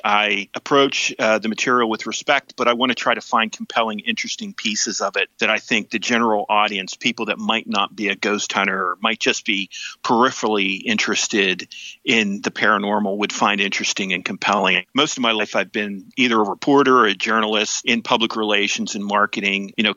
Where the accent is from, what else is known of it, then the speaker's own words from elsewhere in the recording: Tyrone, Pennsylvania, United States; I'm from Tyrone, Pennsylvania. I got a job as a reporter there.